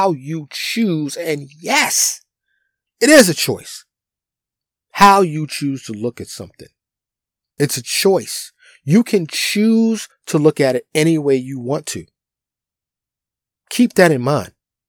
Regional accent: New York City, New York, United States; moved away; I'm originally from New York City, but I live in Tornado Alley. And as a city boy raised in the concrete jungle

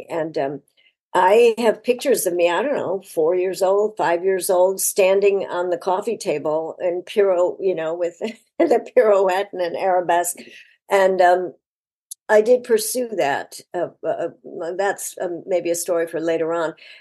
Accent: Chicago, Illinois, United States; So, so I grew up in Chicago and we lived in a, you know, I have an older sister and a younger brother.

